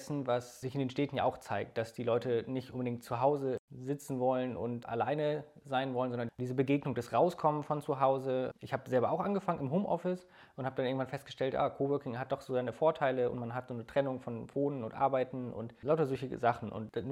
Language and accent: German; Schleswig-Holstein, Germany; die Region, wo ich aufgewachsen bin, also die Schlei-Region, doch sehr, sehr schön ist. Und deswegen habe ich mich entschieden, wieder zurückzugehen an den Ostseefjord.